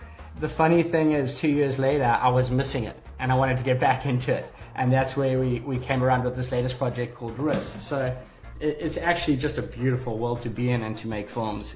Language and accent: English; Umhlanga, KwaZulu-Natal, South Africa; And I grew up in Umhlanga and Umhlali Beach.